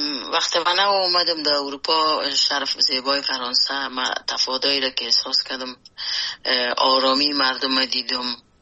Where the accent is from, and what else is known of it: Afghanistan; born or raised there